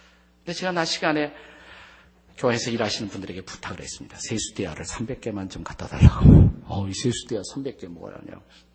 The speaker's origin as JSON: {"language": "Korean", "country": "South Korea", "said": "제가 한국에서 온 유학생이라고 그러니까 참 반갑다고 그러면서"}